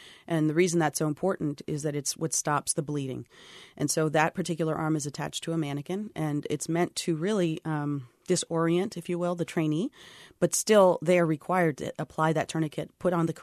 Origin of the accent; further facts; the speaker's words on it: Florida, United States; I grew up in Central Florida, and I went away to college wanting to be a doctor.